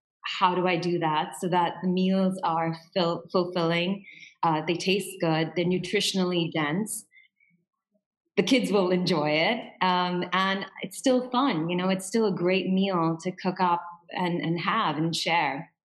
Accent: India; now in Dubai, United Arab Emirates; So I'm from India.

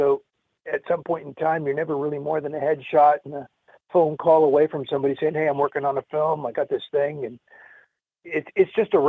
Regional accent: Long Beach, California, United States; born there; I'm a Southern California native. I was born in Long Beach, California.

